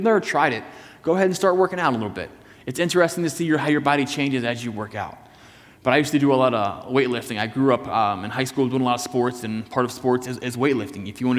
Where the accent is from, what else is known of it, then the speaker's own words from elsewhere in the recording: Virginia, United States; I grew up driving in Northern Virginia. It's a very chaotic driving experience.